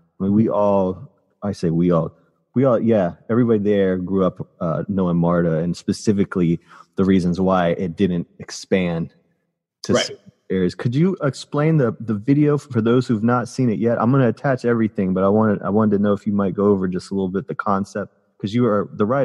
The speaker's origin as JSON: {"language": "English", "town": "Doraville", "region": "Georgia", "country": "United States", "said": "because I'm from Doraville. And I remember when that place was being built, and Doraville Station was ended up being my key to everything."}